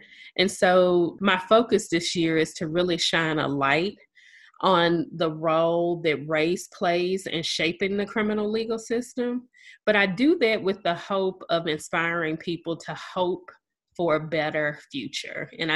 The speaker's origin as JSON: {"language": "English", "town": "Memphis", "region": "Tennessee", "country": "United States", "tie": "born or raised there", "said": "I returned to my hometown of Shelby County, which is Memphis, Tennessee"}